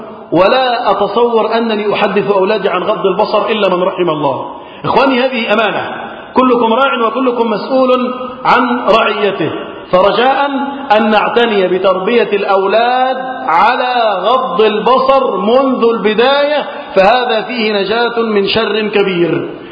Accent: Egypt; اللهم احفظ بلدنا مصر وسائر بلاد المسلمين من الفتن.

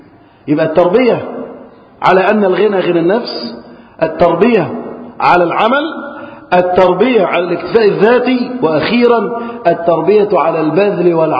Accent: Egypt; اللهم احفظ بلدنا مصر وسائر بلاد المسلمين من الفتن.

